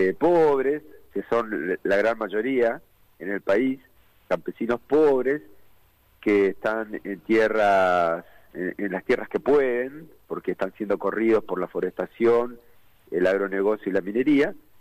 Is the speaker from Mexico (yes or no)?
no; Misiones, Argentina; de Misiones.